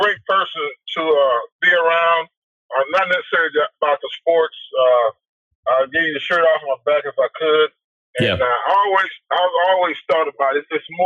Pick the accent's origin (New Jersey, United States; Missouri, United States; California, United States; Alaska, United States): Missouri, United States; St. Louis; now in Texas, United States; And growing up in St. Louis, then, Orlando Torpedo, Bob Gibson, Lou Brock, those was my heroes.